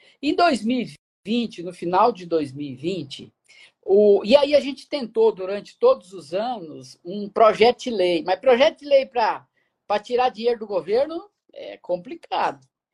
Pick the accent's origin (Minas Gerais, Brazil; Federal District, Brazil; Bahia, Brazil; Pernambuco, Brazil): Minas Gerais, Brazil; born there; Eu nasci numa fazenda em Minas Gerais, a fazenda, para você ter ideia, né? O tanto que ela era distante, que ela se chamava Fazenda Escondida, né?